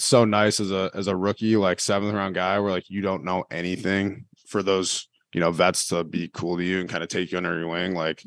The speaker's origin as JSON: {"language": "English", "region": "Minnesota", "country": "United States", "tie": "born or raised there", "moved": "as an adult", "said": "because I grew up in Minnesota. I went to Wisconsin. And then, you know, moved to South Philly."}